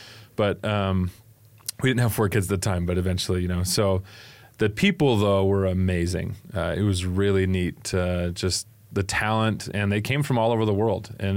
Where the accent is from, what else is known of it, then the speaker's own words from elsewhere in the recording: Buena Park, California, United States; So I'm originally from California. Family grew up there. I grew up in Buena Park, California is where we started.